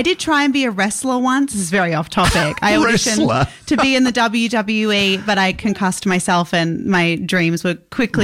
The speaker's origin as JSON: {"language": "English", "town": "Perth", "region": "Western Australia", "country": "Australia", "tie": "born or raised there", "also_born_or_lived": "Malaysia", "said": "I was born in Australia, grew up in Malaysia till I was 9, and then in Perth."}